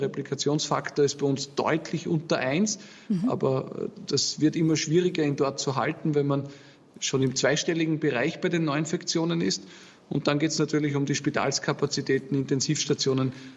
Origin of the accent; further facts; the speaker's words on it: Austria; sind die Kriterien bei uns in Österreich nicht andere als in Deutschland.